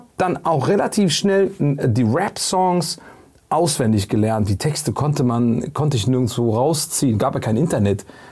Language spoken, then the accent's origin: German; Eritrea; aber wir sind beide aus Eritrea.